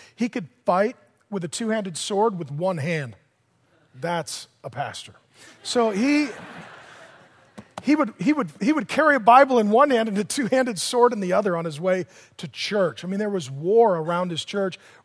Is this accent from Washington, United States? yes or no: yes; Seattle, Washington, United States; I grew up in South Seattle next to the airport. Our family was poor.